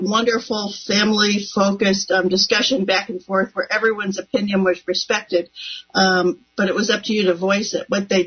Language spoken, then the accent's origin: English; St. Louis, Missouri, United States; Sure. I grew up in St. Louis. I was the fourth of five kids, went to school in Clayton, Missouri, and that area through grade school and high school